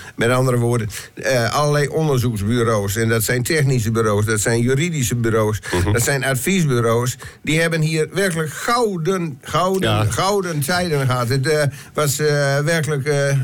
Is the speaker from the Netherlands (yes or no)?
yes; Groningen, Netherlands; en dat zijn we als Groningers gauw toegeneigd